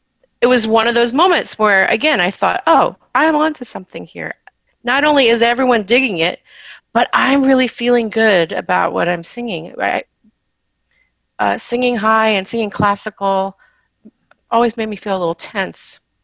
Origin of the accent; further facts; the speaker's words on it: Virginia, United States; growing up in Virginia, you're not necessarily exposed to all of the forms of music that people are in a much larger urban area.